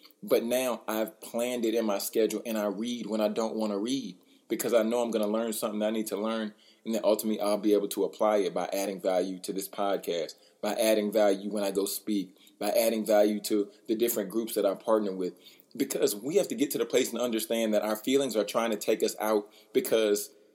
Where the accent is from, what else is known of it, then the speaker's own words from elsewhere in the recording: Baton Rouge, Louisiana, United States; I'm originally from Baton Rouge. So I like a little spice with everything.